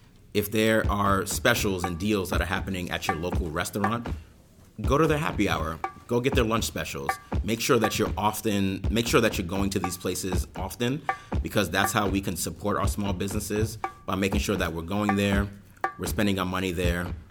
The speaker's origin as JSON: {"language": "English", "town": "New York City", "region": "New York", "country": "United States", "tie": "born or raised there", "said": "And for me, growing up in New York City, what made New York City special was our local businesses"}